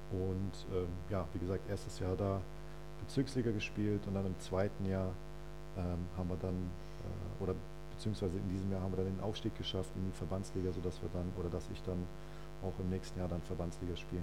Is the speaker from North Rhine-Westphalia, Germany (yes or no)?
yes; Euskirchen, North Rhine-Westphalia, Germany; also born or lived in Bavaria; Ich wurde halt da geboren, aber aufgewachsen bin ich in Euskirchen. Habe da den Großteil meiner Jugend verbracht